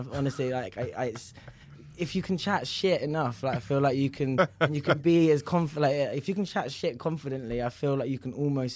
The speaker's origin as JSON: {"language": "English", "town": "Harrow", "region": "London", "country": "United Kingdom", "tie": "born or raised there", "said": "So I grew up in Northwest London, Harrow. Big up, HA3."}